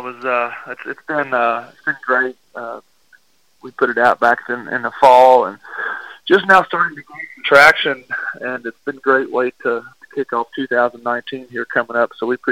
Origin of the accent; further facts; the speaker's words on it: Taylorsville, Kentucky, United States; I was born in Kentucky. I'm from a little town right east of Louisville called Taylorsville.